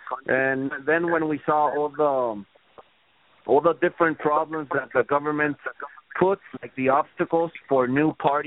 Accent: Guadalajara, Jalisco, Mexico; all of them who visited my hometown Guadalajara, and there we tried to spark we tried to light up the spark of different movements that were kind of going stale in Mexico

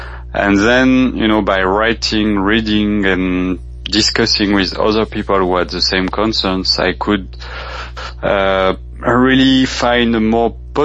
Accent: Lyon, Auvergne-Rhône-Alpes, France; No, I actually I grew up in Lyon, which depending on you know, the geographical scale is the second or third city in France

